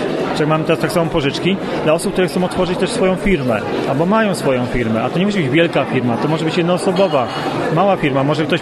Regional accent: Łódź Voivodeship, Poland; będąc łodzianinem, mówię o województwie łódzkim

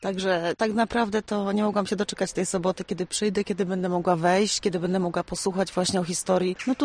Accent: Wieluń, Łódź Voivodeship, Poland; Ja tutaj jestem rodowitą wielunianką

